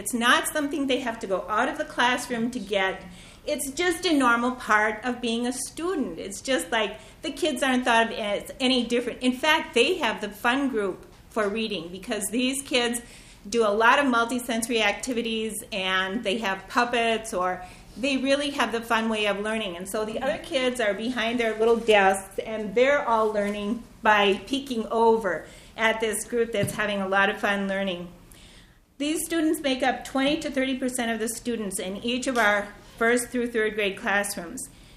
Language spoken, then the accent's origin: English; Faribault, Minnesota, United States; I'm from Faribault, Minnesota.